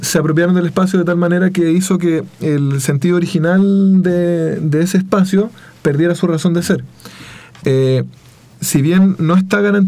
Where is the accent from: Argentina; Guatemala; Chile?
Chile; también corresponde que a mí como chileno se me reconozca